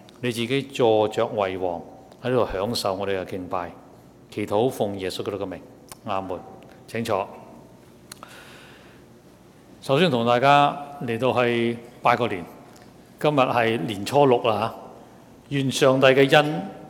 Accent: Guangdong, China; 得个讲字，我们广东人叫做大只讲

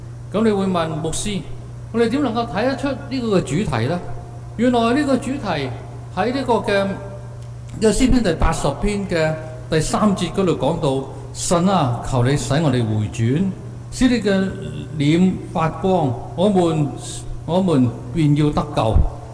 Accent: China; 不过我们中国人叫它做副歌

